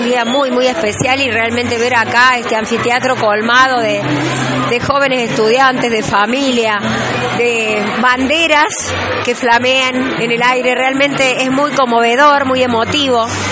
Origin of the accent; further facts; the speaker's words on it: Argentina; esos valores que nos caracterizan como argentinos.